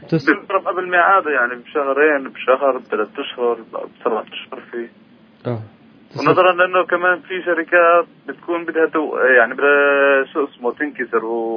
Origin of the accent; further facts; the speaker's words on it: Nablus, West Bank, Palestine; هلا احنا من نابلس خياطين